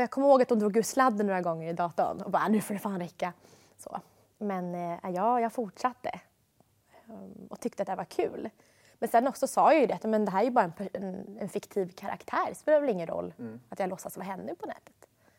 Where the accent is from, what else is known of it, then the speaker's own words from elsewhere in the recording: Jakobsberg, Stockholm County, Sweden; Jag var ju uppvuxen i Jakobsberg och sen visserligen pappa flyttade in till stan, men det blev en jätteklasskrock för mig att börja gå i skola i Jakobsberg till Vasastan i Bodenplan.